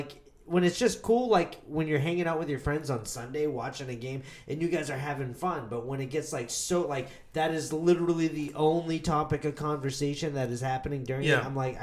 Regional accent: Boston, Massachusetts, United States; I grew up in Boston.

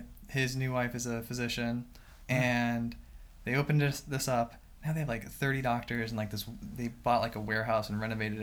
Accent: Sarasota, Florida, United States; I'm a native to Sarasota.

